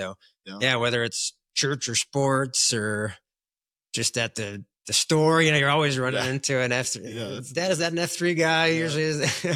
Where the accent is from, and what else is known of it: O'Neill, Nebraska, United States; born or raised there